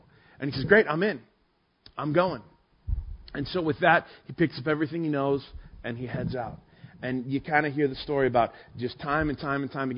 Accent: Hemet, California, United States; Hey, I'm from Hemet. It's a great place. I love it.

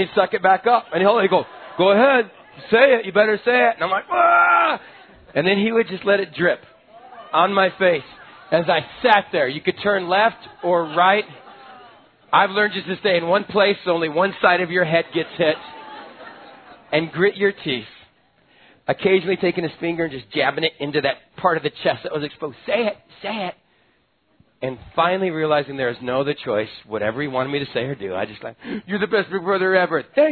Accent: Texas, United States; The other picture it brings up is growing up in Texas in my squirrely little elementary years with a brother that was 5 years older than me.

